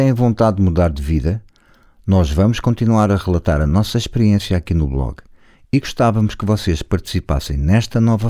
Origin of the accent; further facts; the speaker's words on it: Minho, Portugal; Voltei para a minha aldeia, mas desta vez acompanhado da Ana.